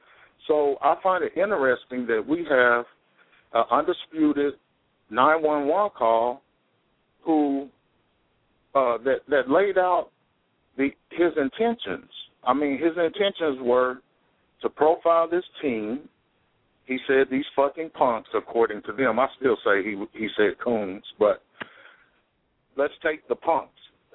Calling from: Irving, Texas, United States; I'm calling from Irving, Texas. How y'all doing?

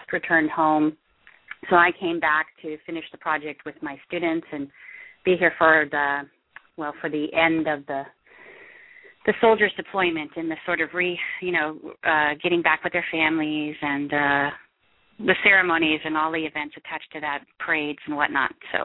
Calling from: Fairbanks, Alaska, United States; I'm calling in from Fairbanks, Alaska, where it is sunny with some clouds, and the sun doesn't seem to actually set.

